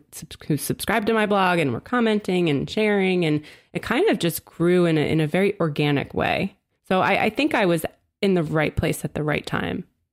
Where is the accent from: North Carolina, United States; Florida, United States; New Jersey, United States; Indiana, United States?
New Jersey, United States; I'm from New Jersey, and I from a pre-Snooki time. I lived down south, though, near Philly.